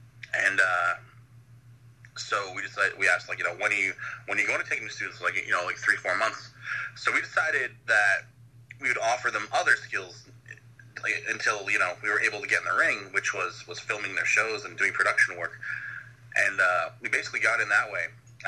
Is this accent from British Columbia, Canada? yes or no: no; Ottawa, Ontario, Canada; my hometown of Ottawa, Ontario, Canada.